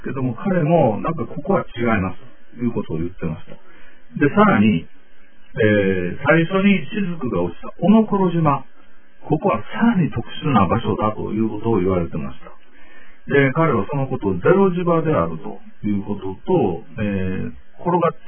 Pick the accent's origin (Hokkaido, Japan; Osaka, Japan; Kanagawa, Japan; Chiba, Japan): Osaka, Japan; まあ、私は、大阪出身で、淡路島というのは、ね、非常にこう身近な存在だったんですが